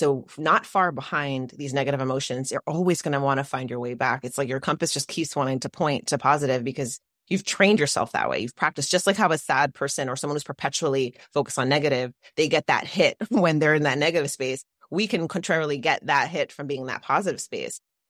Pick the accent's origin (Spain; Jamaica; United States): Jamaica; Or it's reggae because I'm Jamaican, so it's also reggae.